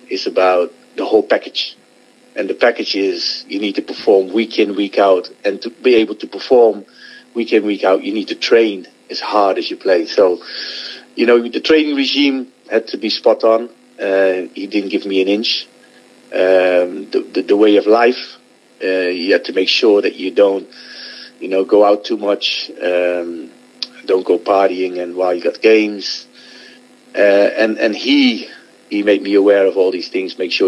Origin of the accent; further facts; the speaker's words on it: Rotterdam, South Holland, Netherlands; English is a second language; because I'm from Rotterdam. I raised up in Rotterdam.